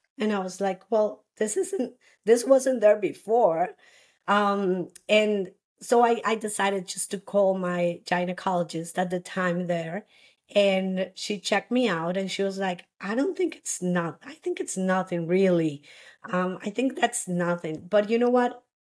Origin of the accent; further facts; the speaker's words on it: Alajuela, Costa Rica; I was born here in Costa Rica. My hometown is Alajuela. It's very near the airport. That's where my family is from. And I grew up in a middle-class family